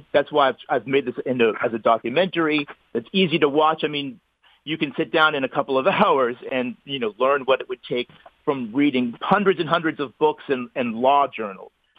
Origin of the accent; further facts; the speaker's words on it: New England, United States; And I come from New England.